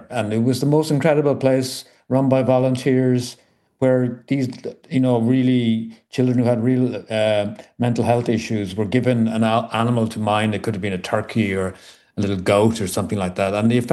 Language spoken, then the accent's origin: English; Wexford, Leinster, Ireland; And also we grew up in Wexford, which had the unusual distinction of having an international opera festival